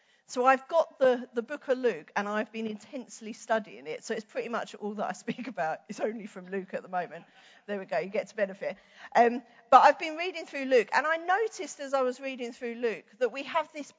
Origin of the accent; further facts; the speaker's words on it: London, United Kingdom; Now, I'm from East London, and me and Mum did not go into London